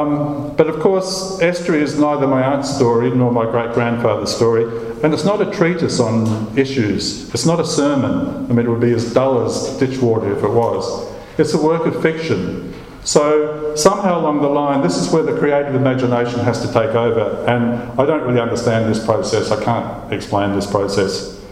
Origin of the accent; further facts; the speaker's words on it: Murray Bridge, South Australia, Australia; I grew up in Murray Bridge, so I grew up along the Murray.